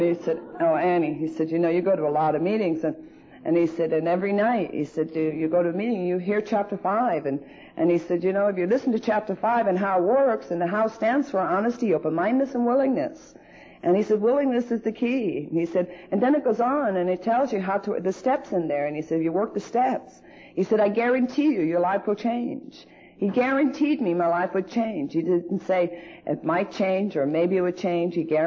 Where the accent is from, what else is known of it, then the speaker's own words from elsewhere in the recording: Ireland; And I said, well, I'm Irish, and people just start saying that.